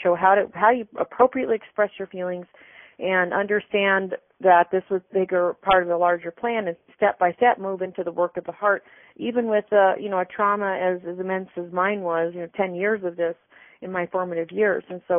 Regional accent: Arizona, United States; I'm from Arizona, and different places.

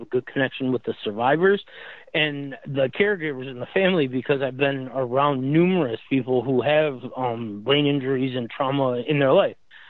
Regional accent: Michigan, United States; now in Florida, United States; I'm from Michigan, but I live in Florida now.

